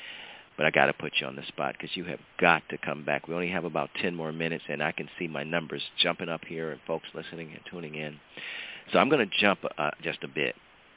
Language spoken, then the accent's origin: English; Ohio, United States; and of course my hometown, Ohio, state Ohio